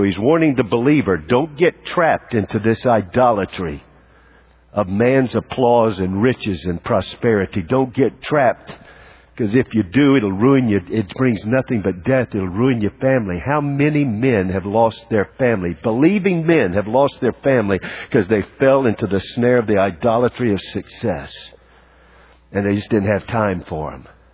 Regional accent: the South, United States; Now, I don't know about you, but when I was growing up in the South, and whenever a breeze came in the summer, I was glad for it.

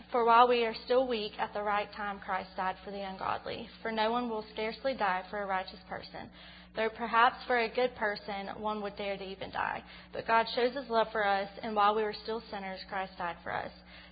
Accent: Montgomery, Alabama, United States; So, anyways, I grew up in Montgomery. I was an only child

